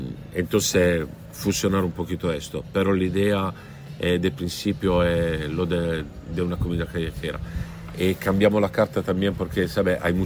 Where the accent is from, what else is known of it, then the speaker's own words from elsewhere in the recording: Italy; el hecho que soy italiano no quiere significar que soy italiano.